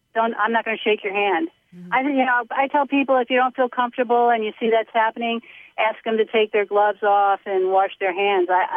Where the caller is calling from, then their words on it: Massachusetts, United States; I'm sitting in the parking lot of Mass General Hospital in Massachusetts.